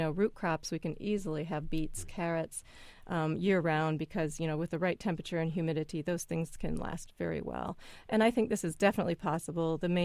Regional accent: Eureka, United States; And I live near Eureka. I grew up near Eureka. I went to Eureka High School.

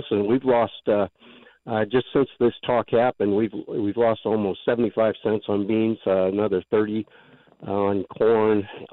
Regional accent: United States; I'm a farmer from McLean County, and tariffs.

